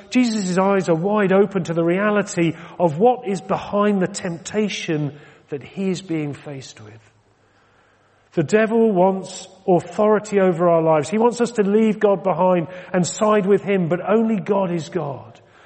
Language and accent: English; Exeter, South West England, United Kingdom; born there; Many of you will know that I was born in Exeter, down in Devon.